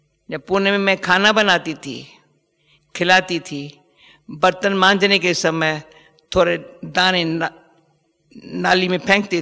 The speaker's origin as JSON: {"language": "Hindi", "country": "Pakistan", "moved": "yes", "lives_now": "India", "said": "जब हम पाकिस्तान से आए"}